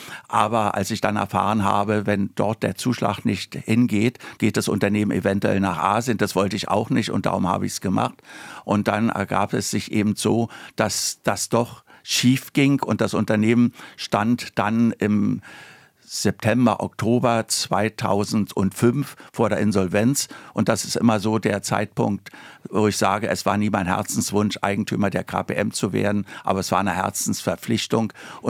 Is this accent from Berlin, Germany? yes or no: yes; Berlin, Germany; ich bin natürlich als Berliner groß geworden mit KPM